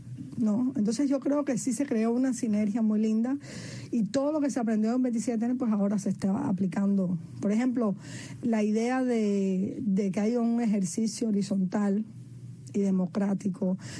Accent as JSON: {"language": "Spanish", "country": "Cuba", "said": "soy una cubana que no me gusta la injusticia de ningún tipo y que no me quedo callada."}